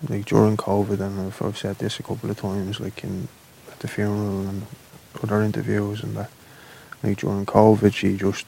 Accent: Dublin, Leinster, Ireland; We grew up in Coolock, on the old Belcamp Road there and the Darndale Road there.

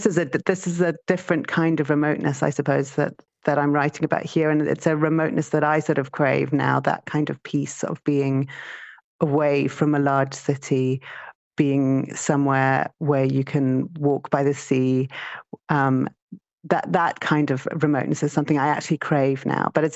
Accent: Harare, Zimbabwe; my childhood in Zimbabwe was quite suburban. I grew up in Harare, so it wasn't, it's very different to that.

